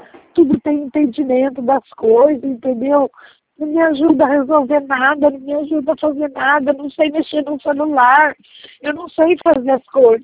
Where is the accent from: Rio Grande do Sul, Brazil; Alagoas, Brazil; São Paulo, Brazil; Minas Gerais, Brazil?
Minas Gerais, Brazil; Eu não sou daqui, eu sou de Minas.